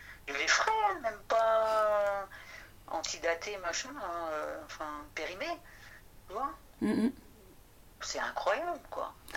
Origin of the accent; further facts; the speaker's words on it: France; moi, tu vois, en tant que petite Française, ça va, je me démerde.